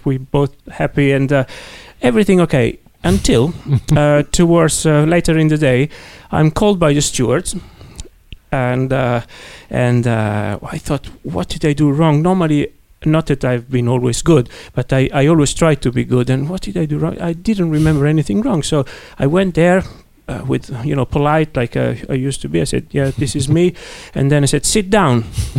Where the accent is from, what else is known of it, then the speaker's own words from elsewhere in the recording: Italy; accent: Italian; English is a second language; My Italian accent, I know.